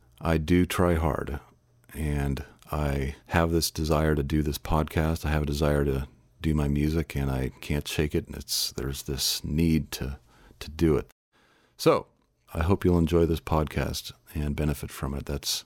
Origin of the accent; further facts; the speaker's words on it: Kansas City, Kansas, United States; also born or lived in Oregon / New York City; now in Shawnee, United States; Where am I from? I'm from Kansas City, Kansas. Well, okay, now I'm from Shawnee, Kansas. I'm from the Kansas City area. I've lived here like 13 years.